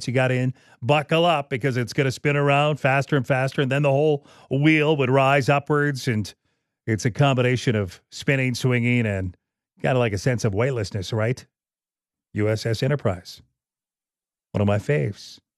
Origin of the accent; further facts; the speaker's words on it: Regina, Saskatchewan, Canada; grown up here in Regina. My older brothers, I remember they used to hop on their bikes and rip over. I grew up in Rosemont, nearby train tracks at the CN tracks there